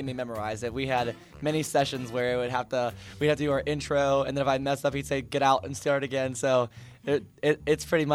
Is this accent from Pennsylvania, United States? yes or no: yes; Troy Hill, Pennsylvania, United States; Yeah, I'm from Troy Hill, yeah.